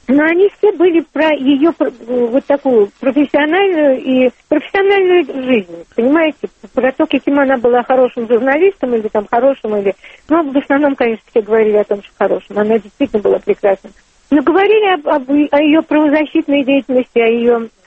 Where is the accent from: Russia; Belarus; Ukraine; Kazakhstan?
Russia; Я выросла в России, жила всю жизнь в России, работала.